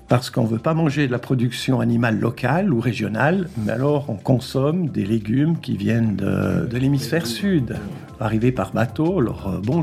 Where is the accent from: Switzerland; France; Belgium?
Switzerland; Valais; now in Jura, Switzerland; J'ai essayé de postuler en Valais, mon pays d'origine.